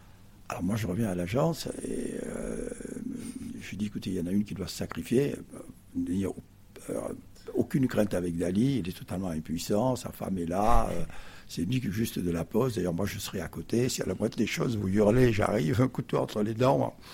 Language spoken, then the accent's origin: French; Perpignan, Occitanie, France; comme étant fils du pays, comme vous, je suis de Perpignan